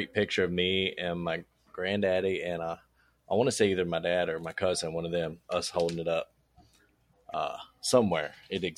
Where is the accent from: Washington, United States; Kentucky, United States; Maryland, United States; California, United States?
Maryland, United States; Baltimore; I was a weird kid growing up in Baltimore, where I grew up, where college football is not a thing.